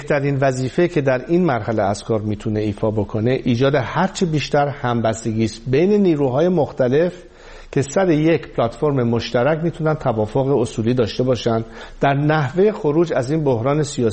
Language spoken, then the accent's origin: Persian; Iran; به عنوان یک ایرانی که هدفم منافع ملی کشورمون هست